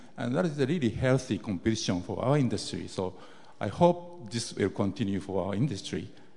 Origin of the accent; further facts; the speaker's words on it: Tokyo, Japan; I'm from Tokyo.